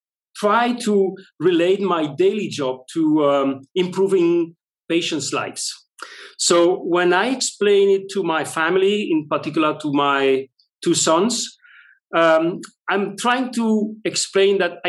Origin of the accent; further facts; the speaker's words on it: Belgium; I grew up in Belgium. So that means I was, in a way, exposed to different cultures, different languages since I was a kid.